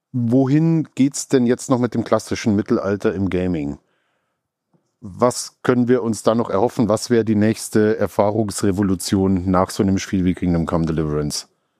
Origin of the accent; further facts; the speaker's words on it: Bavaria, Germany; das fühlt sich genauso an, wie wenn ich da, wo ich herkomme, ne, Oberbayern, wenn ich da einen Feldweg lang laufe.